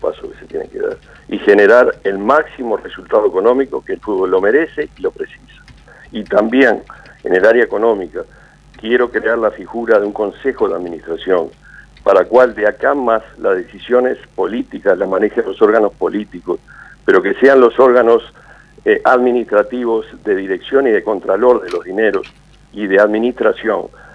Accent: Uruguay; un hincha más, como tantos uruguayos

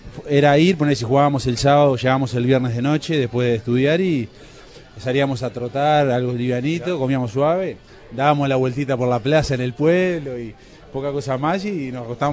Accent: Montevideo, Uruguay; lo que fue mis inicios fueron raros porque me fui de Montevideo al interior, fue al revés, ¿no? En vez de venir del interior a Montevideo

